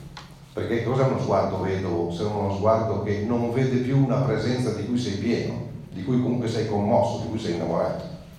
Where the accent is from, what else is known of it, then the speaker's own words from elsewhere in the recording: Emilia-Romagna, Italy; primo perché sono romagnolo